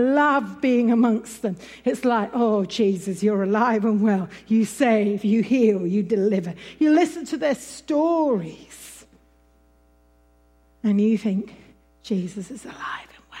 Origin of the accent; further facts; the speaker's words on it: Oxford, South East England, United Kingdom; I come from Oxford.